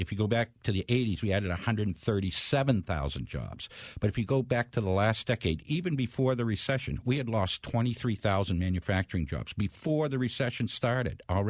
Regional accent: New Hampshire, United States; I grew up in New Hampshire. I was born here in 46. I'm kind of a little embarrassed to say. But I grew up in a slow-growing, relatively unaffluent New Hampshire.

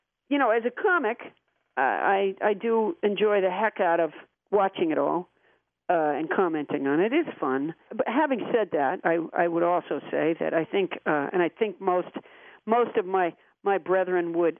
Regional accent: Massachusetts, United States; also born or lived in Alabama; And I was born in Alabama. I was raised in Massachusetts, mercifully, but I was born in Alabama.

